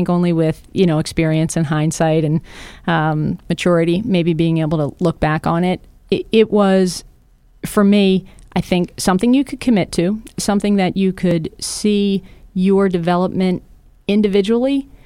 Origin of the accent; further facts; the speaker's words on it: Philadelphia, Pennsylvania, United States; also born or lived in Camp Lejeune, North Carolina; Originally, I was actually born in North Carolina at Camp Lejeune. My father was in the Marine Corps, but I spent most of my time, you know, from kindergarten on up in the Philadelphia area, right outside in the suburbs.